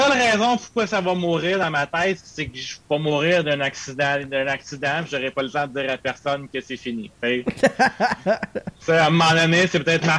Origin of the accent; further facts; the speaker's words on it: Quebec, Canada; Moi, je suis un Québécois comme vous